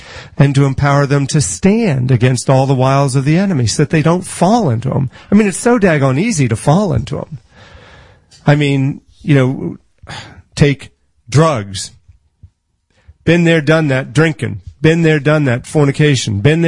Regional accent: Silver Spring, Maryland, United States; Kensington, Maryland, I grew up in Silver Spring, but Kensington had a school called

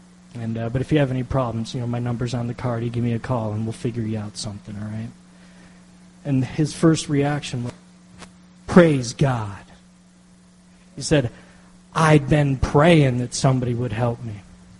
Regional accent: Northeast, United States; See, I'm from the Northeast. I'm used to a Dunkin' Donuts on every corner.

